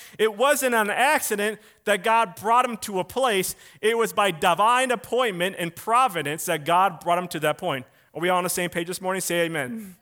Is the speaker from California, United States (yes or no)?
no; Willmar, Minnesota, United States; my parents and I grew up in Wilmer, Minnesota, well, sixth grade on, and you know, Wilmer, Minnesota, and that's where I went to junior high and high school